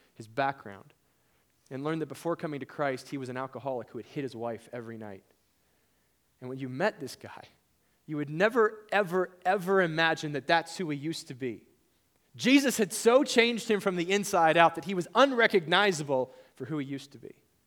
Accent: Mexico; There's a guy that I knew growing up in Mexico, who was in a church that we were part of.

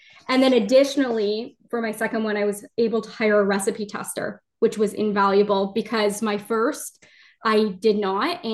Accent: Ontario, Canada; it's in Toronto, which is I'm from Ontario.

